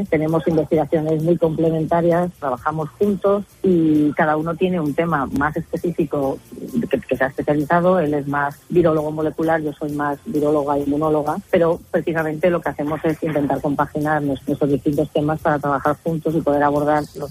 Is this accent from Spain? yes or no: yes; Spain; moved away as an adult; como española, trabajando en el extranjero